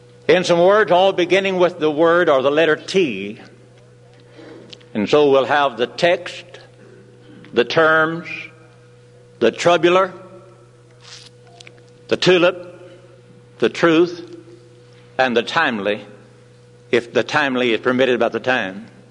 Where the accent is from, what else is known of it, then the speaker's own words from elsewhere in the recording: Elk City, Oklahoma, United States; some from my hometown in Elk City, Oklahoma